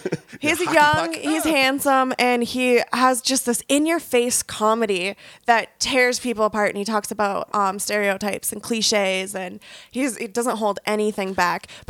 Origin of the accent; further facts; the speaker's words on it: Boston, Massachusetts, United States; accent: Boston; now in Los Angeles, United States; just so it's like it's fresh when I come back to LA, because my accent will be so bad and so thick.